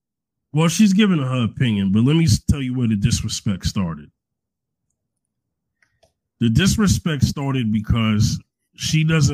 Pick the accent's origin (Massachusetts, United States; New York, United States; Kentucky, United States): New York, United States; I'm from New York.